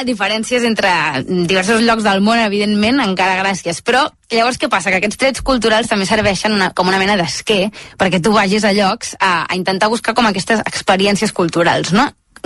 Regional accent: Blanes, Catalonia, Spain; Llavors jo soc de Blanes, m'agraden molt les meves cales

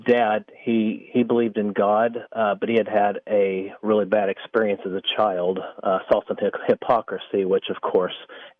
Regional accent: Kansas, United States; now in Oklahoma, United States; Well, actually, I'm originally from Kansas, on western Kansas. I grew up in a little town situated on the Arkansas River.

